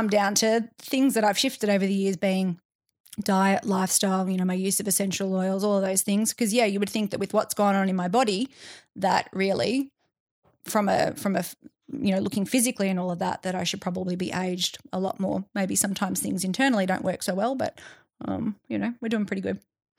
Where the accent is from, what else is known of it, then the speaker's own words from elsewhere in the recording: Melbourne, Victoria, Australia; now in Perth, Australia; not here in Perth. I'm originally from Melbourne.